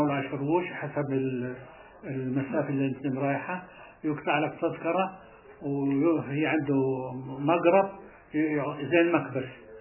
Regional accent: Gaza, Gaza Strip, Palestine; شركة بامي اللي موجودة عندنا في غزة.

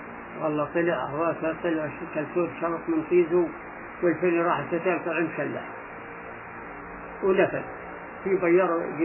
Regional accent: Gaza, Gaza Strip, Palestine; احنا ولاد غزه

